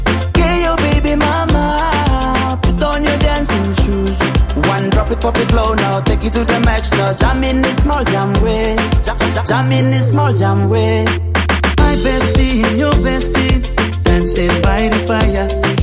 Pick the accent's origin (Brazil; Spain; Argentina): Spain; Castellón, Valencian Community; Mi mujer lo agradece más que yo porque ella es de Cuenca, pero en mi casa, en Castellón, en mi pueblo también.